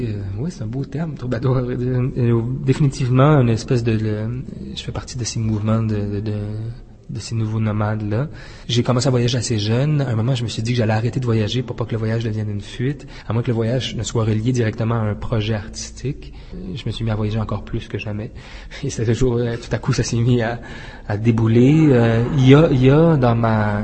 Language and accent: French; Quebec, Canada; chez nous, au Canada, au Québec et à Montréal particulièrement.